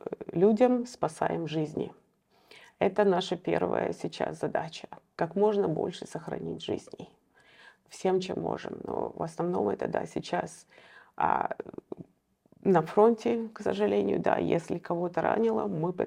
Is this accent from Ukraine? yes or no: yes; Kharkiv, Kharkiv Oblast, Ukraine; moved away as an adult; now in United States; Я сама родом из Харькова, но я уже живу в США больше 20 лет.